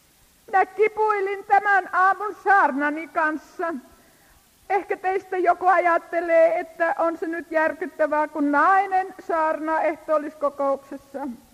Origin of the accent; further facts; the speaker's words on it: Savonia, Finland; Minä siis tosiaan olen Savosta lähtöisin ja uskovaisesta perheestä, aivan erilaisesta taustasta kuin nämä. … joku vanha voi muistaa. Mä oon ikäni istunut helluntalaisten penkissä